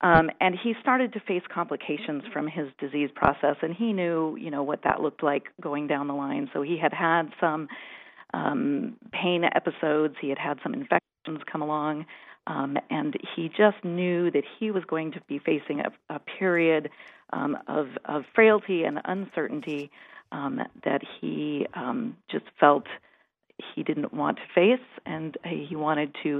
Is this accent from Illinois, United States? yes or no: no; Oregon, United States; I grew up in Oregon. And so this conversation has been a part of my and my family's lives for a very long time.